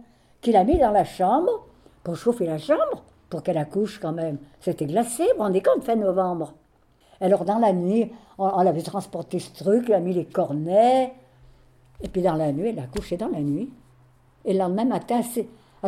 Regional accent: Champagne-en-Valromey, Auvergne-Rhône-Alpes, France; born there; Ben, je suis née à Champagne-en-Belle-Romais, dans l'Ain. Je ne sais pas si vous voyez, c'est à 55 km de Genève. On est plus près de la Suisse. Et je suis née dans la ferme

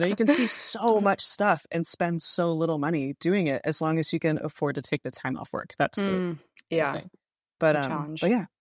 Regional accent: Washington, District of Columbia, United States; born there; No. I was actually born in D.C. My family's from Wisconsin.

